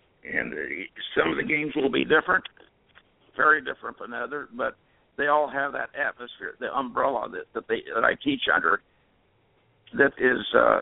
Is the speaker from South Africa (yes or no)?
no; Decatur, Illinois, United States; Well, I'm just downstate Illinois in Decatur.